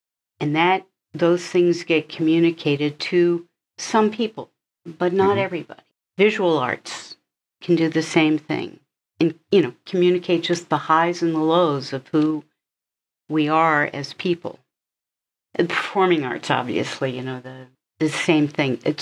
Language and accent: English; Maryland, United States; I grew up in Maryland, but my dad's first company, and it was actually a company his dad had started, it set up its manufacturing in York.